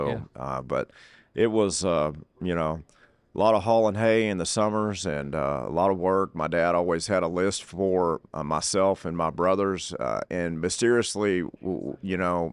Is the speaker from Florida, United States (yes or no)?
no; Conroe, Texas, United States; But yes, I'm from Conroe, Montgomery County, longtime family there, eight generations.